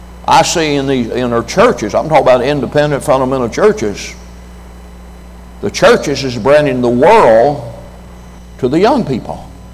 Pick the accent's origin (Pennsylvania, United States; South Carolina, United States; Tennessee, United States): Tennessee, United States; I was raised on a farm. I'm a hillbilly. I was raised in Tennessee, so was my wife. I plowed a mule as a little boy. I was raised on a farm.